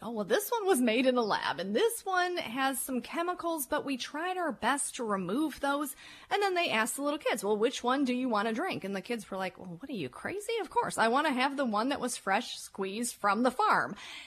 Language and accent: English; Michigan, United States; being that I'm from Michigan, so in Michigan you have, you know, you have cherry season and then you have apple season.